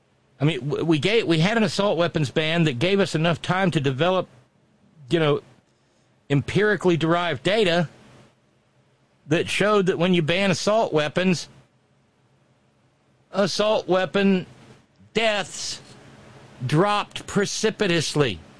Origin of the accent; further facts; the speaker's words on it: Alabama, United States; And I mentioned my youth growing up in Alabama for a reason.